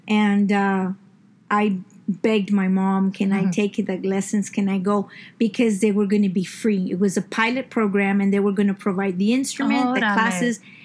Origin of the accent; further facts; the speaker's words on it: San Antonio, Texas, United States; Growing up on the South Side and being of Mexican descent, my parents, grandparents, family, the music we heard was just this, the South Texas borderlands music.